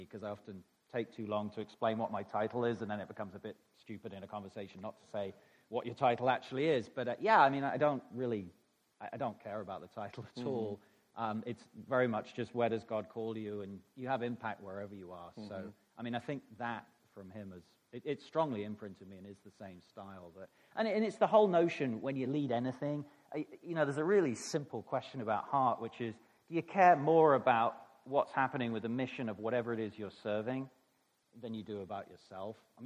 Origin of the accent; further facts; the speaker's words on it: Taunton, South West England, United Kingdom; So I grew up in England, in Taunton in Somerset, which is in the southwest of England. So land in London, turn left and go about 2.5 hours.